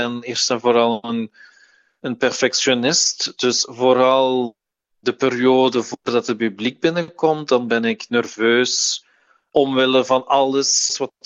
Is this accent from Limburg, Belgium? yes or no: yes; Dilsen-Stokkem, Limburg, Belgium; also born or lived in Maaseik; ik ben geboren in Mazeik. Ik heb ook altijd opgegroeid in de buurt van Mazeik, in Dulze-Stockum.